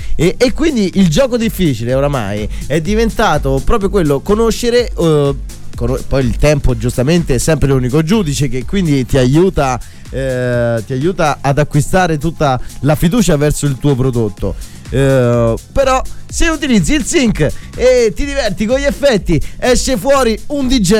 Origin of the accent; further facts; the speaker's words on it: Paliano, Lazio, Italy; born there; now in Paliano, Italy; magari lavoro a Roma, ma il mio paese di residenza, i miei amici, la mia vita è a Paliano.